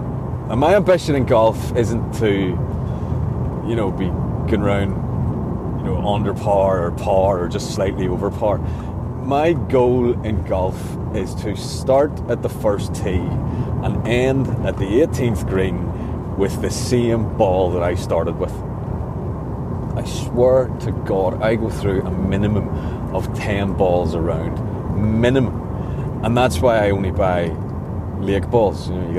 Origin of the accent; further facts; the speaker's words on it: Belfast, Northern Ireland, United Kingdom; we're from Belfast